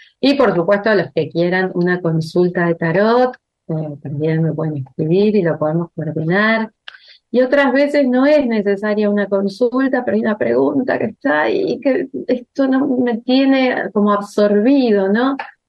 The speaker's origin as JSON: {"language": "Spanish", "country": "Argentina", "said": "siempre todo es un poco más exagerado acá en Argentina, en mi país."}